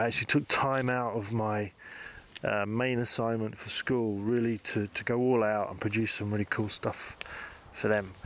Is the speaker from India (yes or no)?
no; United Kingdom; now in Denmark; I came away from my home country feeling as though, you know what, it's not that bad a place after all. I mean, there's a lot of reasons why I decided to move away from the UK and end up in Denmark.